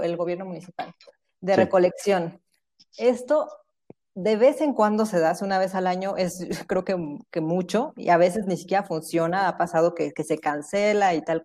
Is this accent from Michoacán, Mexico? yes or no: yes; Michoacán, Mexico; yo soy de Michoacán, ¿no? Mis papás viven en Uruapan, Michoacán.